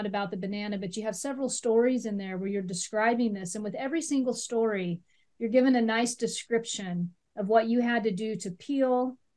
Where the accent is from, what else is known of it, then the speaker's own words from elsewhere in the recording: Nebraska, United States; just reminded me of home. I'm from Nebraska.